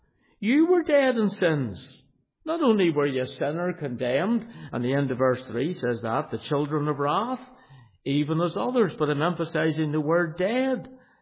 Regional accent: Belfast, Northern Ireland, United Kingdom; when I was growing up in Belfast

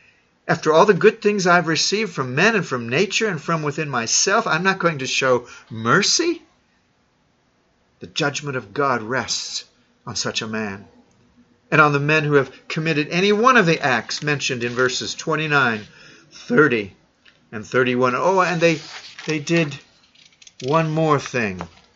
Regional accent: Columbus, Ohio, United States; now in Chicago, United States; Yeah, Chicago was in the top 15, my hometown now. Sadly, so was my original hometown, Columbus, Ohio, in the top 15 with the same as Chicago.

